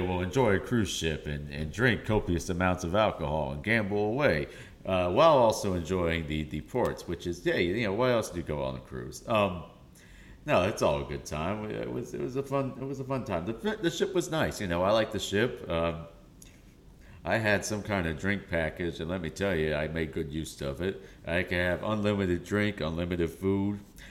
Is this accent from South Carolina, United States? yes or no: yes; Charleston, South Carolina, United States; I'm from Charleston, South Carolina. I'm Greek. I have the Greek blood in me. I can't handle the cold.